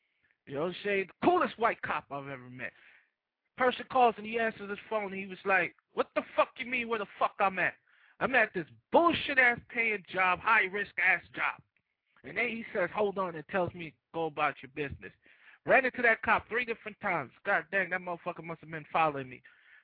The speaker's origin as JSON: {"language": "English", "country": "Jamaica", "also_born_or_lived": "Brooklyn", "moved": "yes", "lives_now": "United States", "said": "I came from Jamaica in like 82. I lived in Brooklyn, Flatbush, Vanderveer motherfucking projects."}